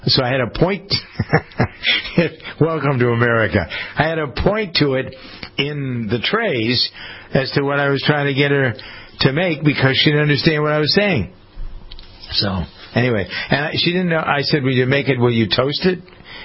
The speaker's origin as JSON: {"language": "English", "town": "Framingham", "region": "Massachusetts", "country": "United States", "tie": "born or raised there", "said": "There's one going on the courthouse here in my hometown of Framingham."}